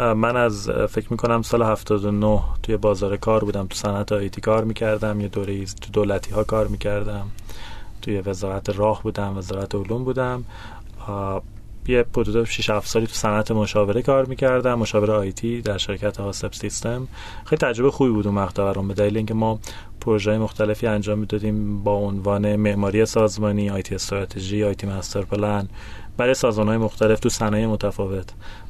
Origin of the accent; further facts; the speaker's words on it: Hamadan, Iran; also born or lived in Khorramabad; من که متولد خرم‌آبادم، همدان بزرگ شدم، دانشگاه مصنعت درس خوندم